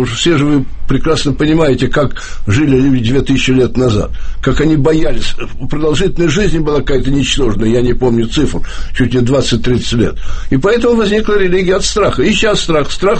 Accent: Russia; born there; first language ru; я в то же время в хорошем смысле даже российский патриот. Я здесь родился, это мой родной язык. Никогда не хотел никуда уезжать.

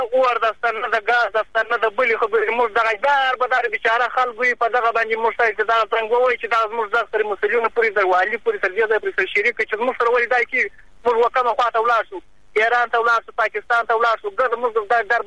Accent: Badghis, Afghanistan; now in Herat, Afghanistan; موږ دلته مهاجر یو. بېجا شوده د ولایت د بادغیس راغلی یو د مرغاز ولسوالۍ دلته دا یو نیم کال کېږي موږ دلته پراته یو.

